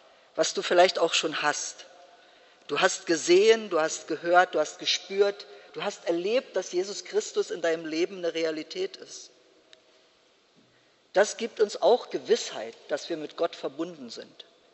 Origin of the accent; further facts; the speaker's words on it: Brandenburg, Germany; können wir nicht nächstes Jahr in meiner Heimat, wo es auf den Dörfern fast keine Gottesdienstbesucher mehr gibt, etwas machen zusammen